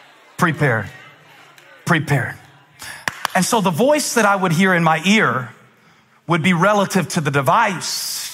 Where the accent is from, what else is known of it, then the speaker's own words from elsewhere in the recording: Moncks Corner, South Carolina, United States; and I was growing up in Monk's Corner, South Carolina